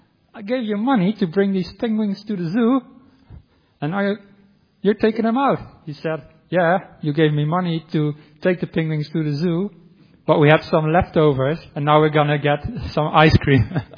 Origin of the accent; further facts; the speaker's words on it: Netherlands; first language Dutch; English is a second language; Even from Dutch, which is my native language, into English, for many words, there's no perfect translation.